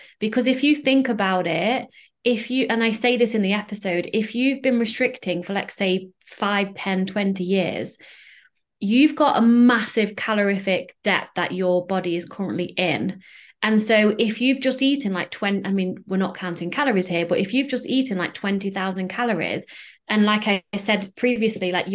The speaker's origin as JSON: {"language": "English", "region": "England", "country": "United Kingdom", "said": "So I'm English, so I work in like pounds and stone."}